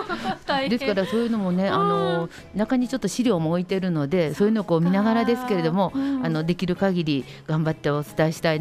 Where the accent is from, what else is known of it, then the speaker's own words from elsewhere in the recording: Maizuru, Kyoto, Japan; もともとは舞鶴に生まれ育ちながら舞鶴のことをほとんど知らなかったんです。